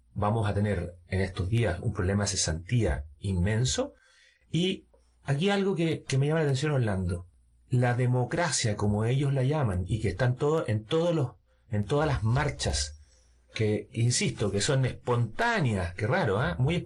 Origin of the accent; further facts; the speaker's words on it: Chile; ¿qué es lo que nos ha pasado con nosotros como chilenos?